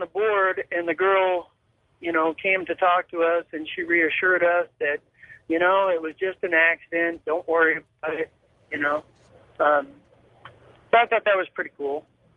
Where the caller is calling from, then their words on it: Columbia, Missouri, United States; from Columbia, Missouri.